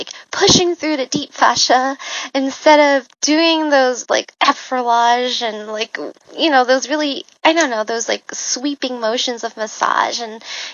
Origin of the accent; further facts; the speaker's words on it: Guangzhou, Guangdong, China; born there; first language Cantonese; English is a second language; So when I was born, I spoke Cantonese because I was born in Guangzhou, and that's the dialect there. But then it turns out that even though I was born in Guangzhou, my family isn't from Guangzhou.